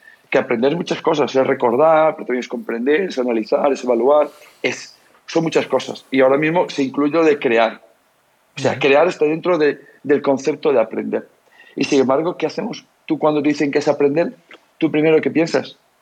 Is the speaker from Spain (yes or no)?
yes; Galicia, Spain; Sí y no, como buen gallego te voy a decir, depende.